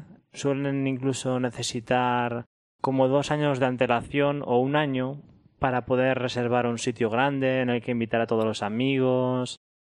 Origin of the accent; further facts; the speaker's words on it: Valencian Community, Spain; Sí, por Valencia más o menos.